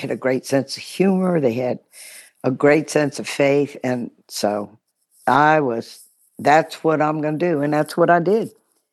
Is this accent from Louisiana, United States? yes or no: yes; Baton Rouge, Louisiana, United States; began to serve African-American people who were my servants all while I was growing up in Baton Rouge.